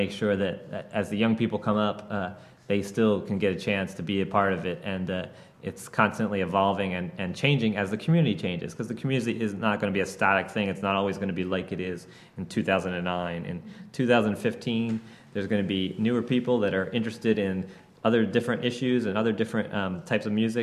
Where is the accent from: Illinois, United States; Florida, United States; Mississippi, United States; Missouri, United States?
Florida, United States; Tampa; Like when I grew up in Tampa listening to a great radio community radio station like this called WMNF.